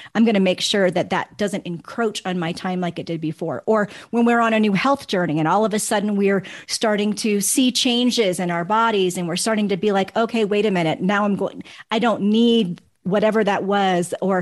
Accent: East Coast, United States; now in Denver, United States; Well, we're from the East Coast. We know what that traffic looks like.

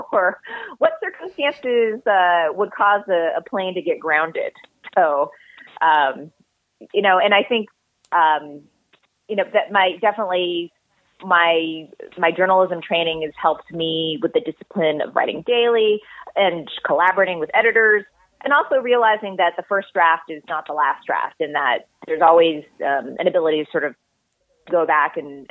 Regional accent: California, United States; Yes. And in fact, I am back in the same house that I grew up

